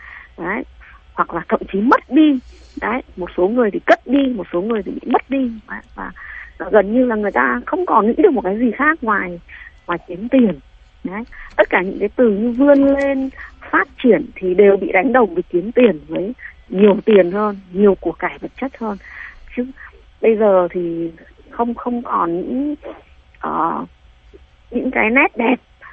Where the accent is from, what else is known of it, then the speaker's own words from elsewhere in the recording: Southern Vietnam, Vietnam; Tôi là hậu duệ 7 đời của người miền Nam đây. Chú Minh còn là người Bắc, nhưng tôi là người Nam 7 đời.